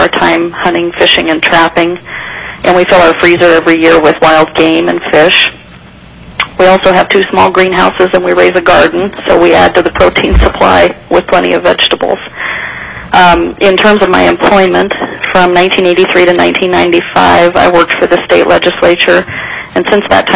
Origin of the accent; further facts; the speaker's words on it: Fairbanks, Alaska, United States; I'm a lifelong Alaskan, born and raised in Fairbanks